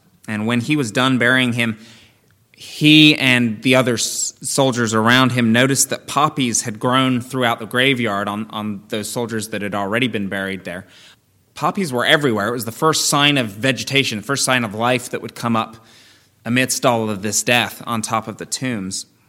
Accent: England, United Kingdom; now in United States; Growing up in England, it's called Armistice Day there, not Veterans Day.

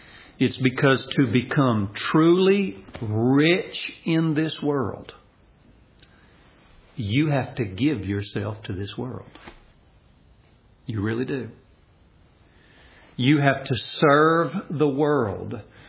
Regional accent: Nashville, Tennessee, United States; I grew up in Nashville, Tennessee, and I knew what I wanted to do.

